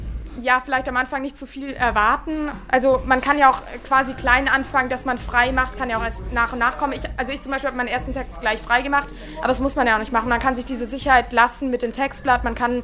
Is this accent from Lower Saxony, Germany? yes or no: no; Nuremberg, Bavaria, Germany; Ich komme aus Nürnberg und habe in Erlangen angefangen, beim U20 eben in der Kellerbühne.